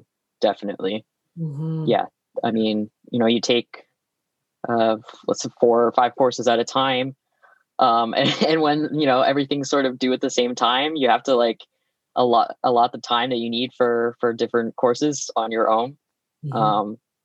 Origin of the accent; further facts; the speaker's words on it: London, Ontario, Canada; I grew up in London.